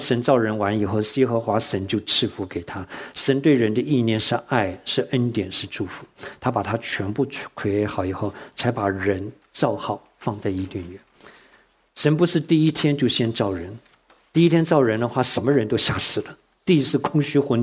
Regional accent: Taiwan; now in United States; 我说像我从台湾来

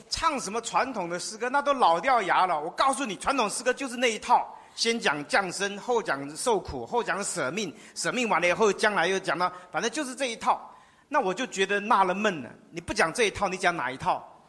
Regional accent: China; 尤其我们中国人唱花腔太可怕了

